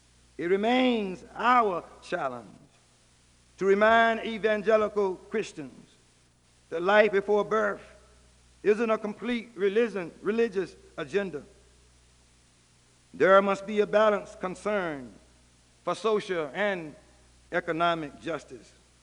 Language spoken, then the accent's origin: English; Raleigh, North Carolina, United States; I can remember as a child, growing up in the West Raleigh community, it seems to me that I was the smallest child in the group.